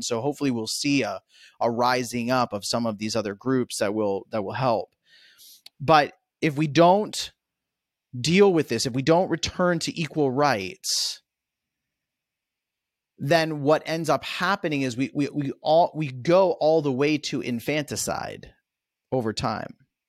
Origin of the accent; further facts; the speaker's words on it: United States; as an American